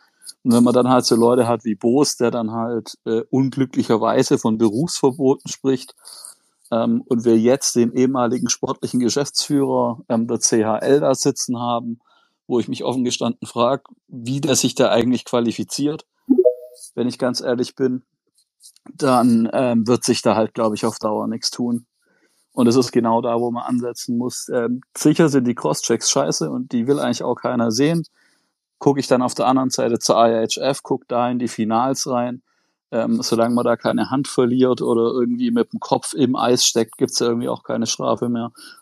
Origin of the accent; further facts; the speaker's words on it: Bietigheim, Baden-Württemberg, Germany; Ich komme aus der Nähe von Bietigheim.